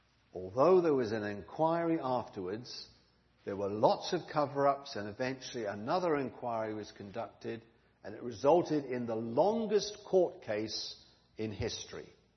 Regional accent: England, United Kingdom; now in Japan; We say in England, if you're in your 70s, you're young. In my hometown, if you're in your 80s, you're young.

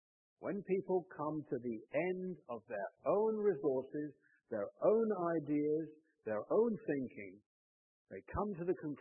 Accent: Sidmouth, South West England, United Kingdom; Well, I come from a seaside town in England called Sidmouth. That is a picture of my hometown

